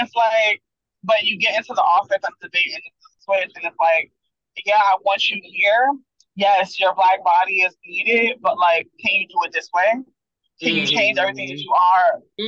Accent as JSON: {"language": "English", "town": "Brooklyn", "region": "New York", "country": "United States", "said": "and I'm from Brooklyn, and so, and I'm West Indian."}